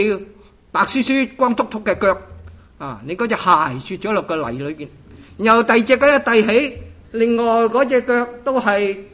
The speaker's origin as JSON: {"language": "Chinese", "country": "Hong Kong", "tie": "born or raised there", "also_born_or_lived": "Northern Thailand", "moved": "as an adult", "said": "我在香港长大，刚才罗牧师提到我在香港长大，我很多很多关系和香港的关系"}